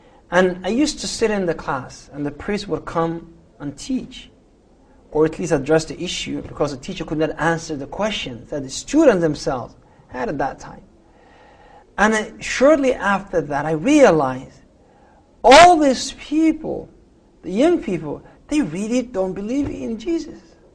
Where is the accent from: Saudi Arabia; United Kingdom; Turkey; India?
Saudi Arabia; also born or lived in Somalia / United States; now in Toronto, Canada; I was raised in Saudi. Then I came to States. Then I came to Canada. Here I am.